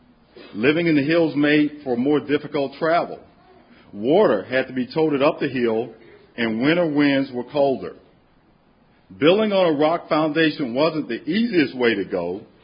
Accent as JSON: {"language": "English", "region": "Florida", "country": "United States", "said": "I'm from South Florida, and before Hurricanes Rita and Katrina, there was Andrew."}